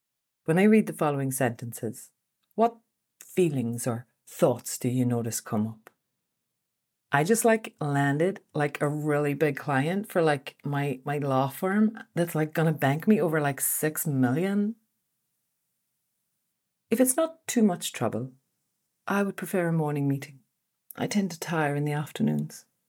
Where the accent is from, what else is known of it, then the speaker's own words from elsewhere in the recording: Dundalk, Leinster, Ireland; Where are you from? A man from Galway asked me recently. I can't really do the Galway accent. Dundalk.